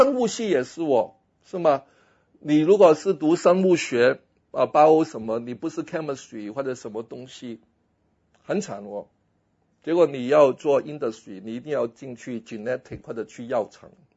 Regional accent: Guangdong, China; 而且呢，我们广东人说呢，你要出货的

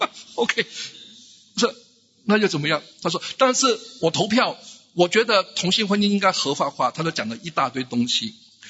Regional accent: Singapore; 我们都是新加坡人

